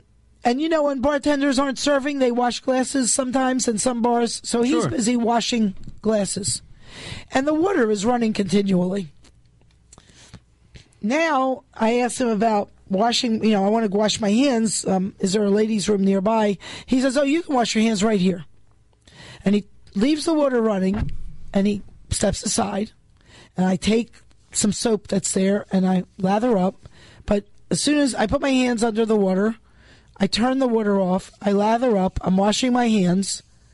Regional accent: New York City, New York, United States; But listen, I grew up in New York City. We had summertime water shortages. From a little girl, I knew how to conserve water.

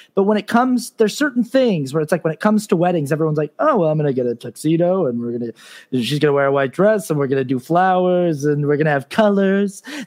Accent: Utah, United States; I was raised in Utah, LDS, you know, Mormon, and weddings, it's a huge thing.

